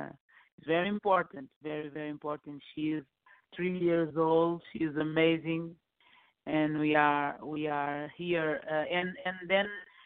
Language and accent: English; Lisbon, Portugal; born there; English is a second language; I was born in Lisbon, and this return to my roots was very important for me.